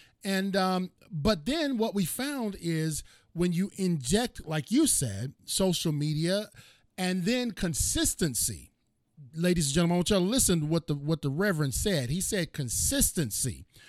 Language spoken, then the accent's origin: English; Cleveland, Ohio, United States; I'm from Cleveland, and they said … was in Cleveland.